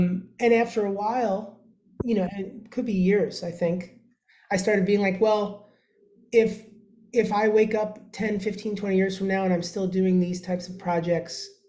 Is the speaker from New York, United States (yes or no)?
yes; New York, United States; And I'm from New York, so coming home and going to New York was also coming home.